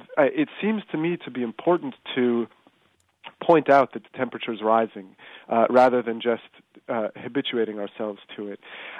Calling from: Australia; they know I'm logging in from Australia.

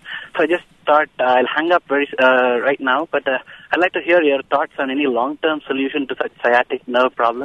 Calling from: Champaign, Illinois, United States; I'm calling from Champagne.

